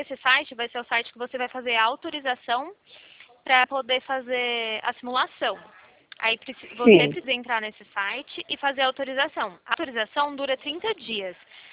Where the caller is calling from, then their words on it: São Paulo, Brazil; Eu estou falando do estado de São Paulo.